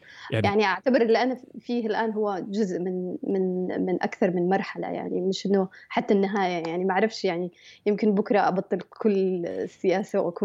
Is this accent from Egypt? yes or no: no; Sanaa, Amanat Al Asimah, Yemen; تربينا في صنعاء في اليمن، يعني نعتبر من طبقة مش حتى وسطى، وإنما يعني أقل من الطبقة الوسطى، بس مع الوقت يعني بسبب الشغل والدراسة والتعب يعني أعتبر نفسي اليوم من الطبقة الوسطى في اليمن.